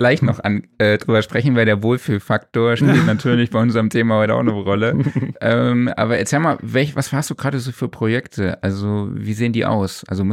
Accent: Saarlouis, Saarland, Germany; Damals in Saarlouis, in meiner Heimatstadt.

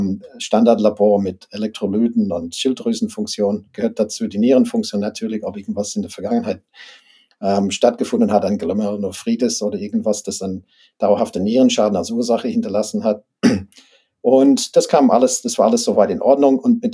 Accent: Australia; German is a second language; moved away as an adult; now in Germany; Ich komme aus dem englischen Sprachraum, bin Australier und habe auch in Australien studiert. 1994 hat es mich nach Deutschland verschlagen

